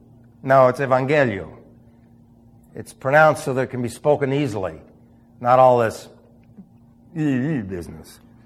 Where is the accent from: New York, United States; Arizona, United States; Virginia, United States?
Arizona, United States; Phoenix; Yay, Suns, because he found out I was from Phoenix.